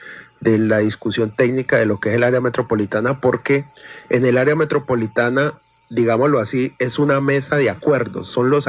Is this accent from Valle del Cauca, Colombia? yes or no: yes; Cali, Valle del Cauca, Colombia; Los caleños seguiremos siendo caleños